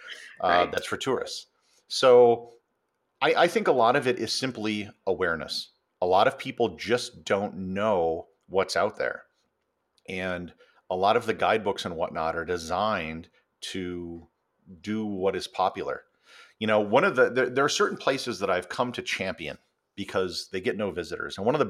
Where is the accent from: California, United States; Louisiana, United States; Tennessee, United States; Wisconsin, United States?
Wisconsin, United States; So I grew up in Wisconsin. I've never been to Frank Lloyd Wright's studio, which is in Wisconsin.